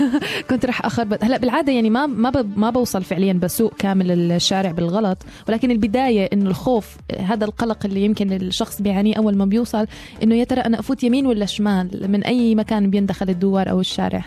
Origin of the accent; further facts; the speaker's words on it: Jordan; now in Australia; إنه بالأردن مثلا يعني من المكان اللي أنا هاجرت منه كان ما مش أنا اللي بعبي البنزين بإيدي.